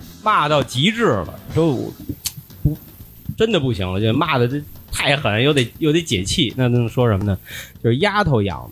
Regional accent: Beijing, China; 叫他其实作为老北京一孩子，就是好像叫不出来。

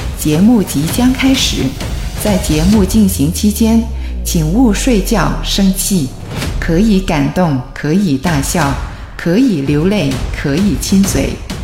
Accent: Guangzhou, Guangdong, China; Hello， 我们是来自广州的两夫妻

